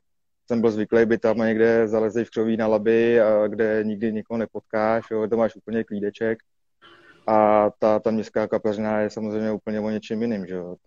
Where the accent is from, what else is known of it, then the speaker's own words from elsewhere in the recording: Prague, Czechia; jsem rodilý Pražák a celý život bydlím relativně kousek od Vltavy